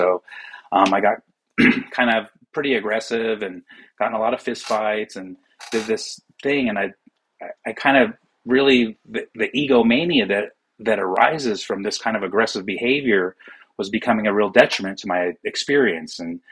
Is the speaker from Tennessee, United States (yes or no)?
no; Eugene, Oregon, United States; hey, man, you know, I'm from Eugene.